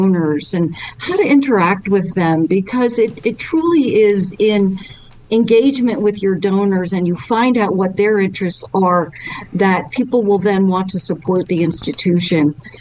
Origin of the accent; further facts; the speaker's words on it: New Jersey, United States; now in Delaware, United States; Well, I am actually a Jersey girl. I was born and raised in New Jersey and came to the University of Delaware and just really fell in love with the state of Delaware.